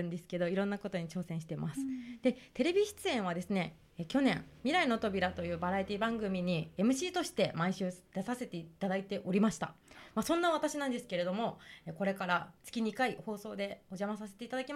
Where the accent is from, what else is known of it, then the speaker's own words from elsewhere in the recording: Sapporo, Hokkaido, Japan; 平成生まれで北海道札幌市出身です。